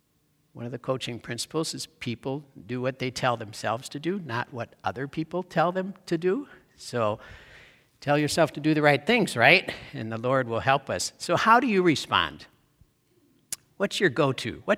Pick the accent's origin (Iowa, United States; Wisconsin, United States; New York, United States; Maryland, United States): Wisconsin, United States; So when I was in high school, growing up in Wisconsin, in the Vince Lombardi years, everybody's a Green Bay Packers fan, right?